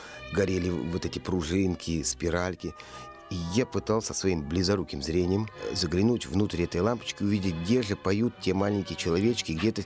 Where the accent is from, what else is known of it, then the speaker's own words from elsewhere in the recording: Novaya Kushva, Sverdlovsk Oblast, Russia; born there; Поселок Новая Кушва, Свердловская область, город Нижний Тагил. Это большой индустриальный центр, где много всяких крупных заводов. Ну, такой индустриальный центр.